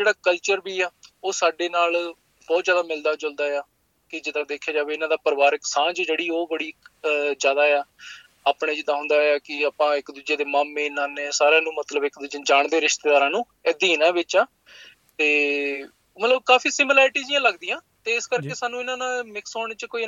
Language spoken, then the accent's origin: Punjabi; Hoshiarpur, Punjab, India; now in Alice Springs, Australia; ਮੈਂ ਹੁਸ਼ਿਆਰਪੁਰ ਤੋਂ ਆ, ਖਾਸ ਹੁਸ਼ਿਆਰਪੁਰ ਤੋਂ ਹੀ ਆ। ਤੇ ਮੇਰਾ ਇੱਥੇ ਮੈਂ ਇਕੱਲਾ ਹੀ ਰਹਿੰਦਾ, ਤੇ ਮੇਰੀ ਮੋਸਟਲੀ ਫੈਮਿਲੀ ਜ਼ਿਆਦਾਤਰ ਕੈਨੇਡਾ ਰਹਿੰਦੀ ਆ, ਤੇ ਕੁਛ ਫੈਮਿਲੀ ਮੇਰੀ ਇੰਡੀਆ ਹੀ ਆ, ਤੇ ਇਕੱਲਾ ਹੀ ਆ ਮੈਂ ਇੱਥੇ ਐਲਿਸ ਸਪ੍ਰਿੰਗ 'ਚ।